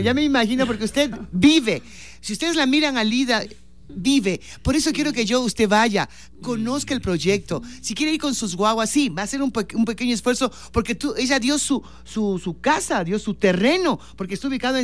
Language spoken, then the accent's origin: Spanish; Ecuador; Es un proyecto para simplemente quedarnos, arraigarnos en lo que somos los ecuatorianos